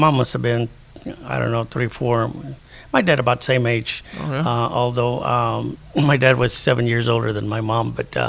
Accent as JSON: {"language": "English", "town": "Temple", "region": "Texas", "country": "United States", "tie": "born there", "said": "I was born here in Temple"}